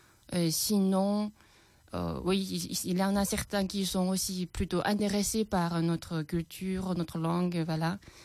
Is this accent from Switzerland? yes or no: no; China; first language Chinese; French is a second language; ma langue maternelle, c'est-à-dire les Chinois, même nous les Chinois, on n'a pas pris la grammaire, la vraie grammaire à l'école.